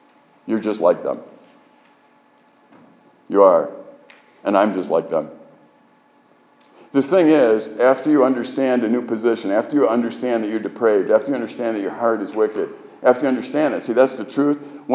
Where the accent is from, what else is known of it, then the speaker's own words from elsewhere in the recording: Chicago, Illinois, United States; Now, I grew up in Chicago, and I hate driving down there.